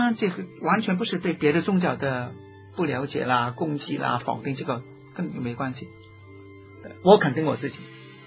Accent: Guangdong, China; 从前我是广东人哈

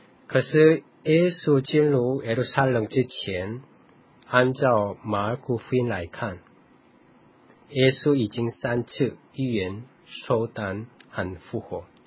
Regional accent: South Korea; 我是来自韩国的

